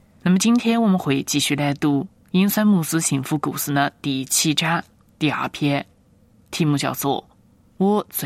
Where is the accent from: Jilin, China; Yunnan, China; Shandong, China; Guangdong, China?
Yunnan, China; Kunming; accent: Kunming dialect; 就是只能讲这个我的老家呢昆明话